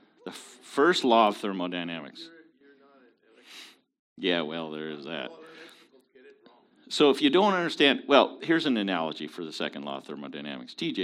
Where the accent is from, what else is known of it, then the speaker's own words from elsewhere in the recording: Pacific Northwest, United States; I'm from the Northwest, you know.